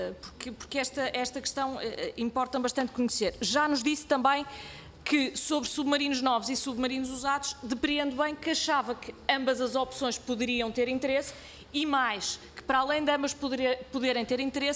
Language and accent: Portuguese; Portugal; Nossa, enquanto portugueses, sim.